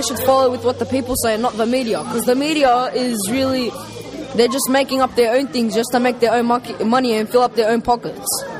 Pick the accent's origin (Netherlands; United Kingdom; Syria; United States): Syria; now in Australia; Well, because I'm from Syria by myself and I have Syrian friends